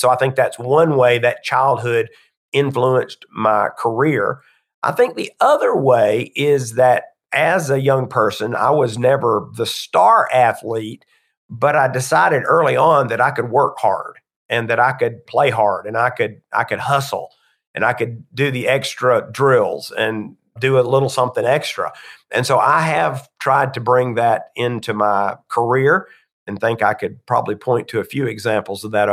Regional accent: Atlanta, Georgia, United States; Well, I grew up in Atlanta. So I've been here my entire life thus far

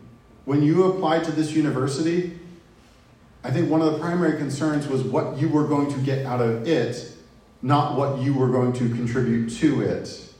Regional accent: Midwest, United States; I'm from the Midwest here, from Runza.

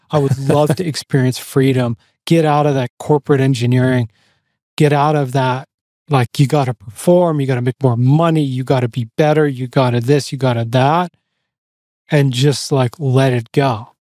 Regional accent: Ottawa, Ontario, Canada; also born or lived in Boston / Western Canada; so I'm from Canada. My whole life up to literally 2 years ago, I lived somewhere where there was snow. You know, I'm from Ottawa.

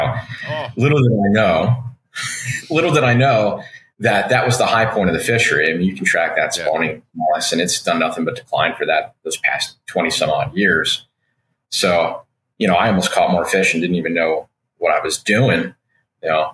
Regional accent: Pennsylvania, United States; I moved down from Pennsylvania and we didn't have anything like rockfish up there.

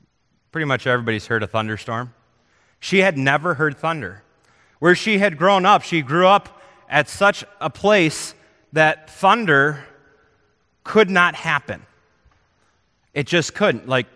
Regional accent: Arizona, United States; I grew up in Arizona. Arizona has massive thunderstorms during monsoon season.

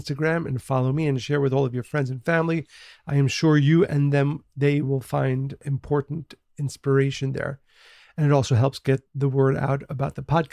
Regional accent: New York, United States; accent: New York; And it's my New York accent.

